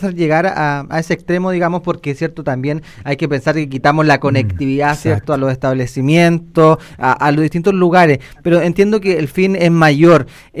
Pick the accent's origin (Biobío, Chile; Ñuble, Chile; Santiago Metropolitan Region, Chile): Ñuble, Chile; Ñiquén; como yo soy de Ñiquén, le puedo explicar también.